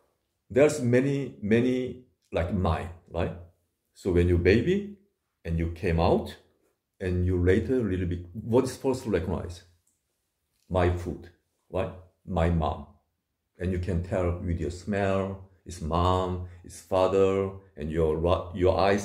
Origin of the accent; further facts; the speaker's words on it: South Korea; English is a second language; So now, there's many temples in Korea also. I'm from Korea.